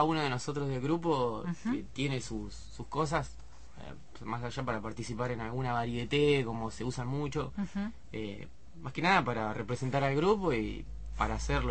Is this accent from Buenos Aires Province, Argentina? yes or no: yes; Olavarría, Buenos Aires Province, Argentina; Yo soy de Olavarría. Y a mí también me gustaría llevar las producciones a mi ciudad